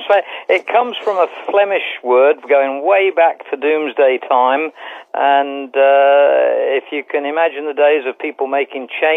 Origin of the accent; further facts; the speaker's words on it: England, United Kingdom; born there; I'm a dual national. I'm an American that was born in England, and both my parents are American.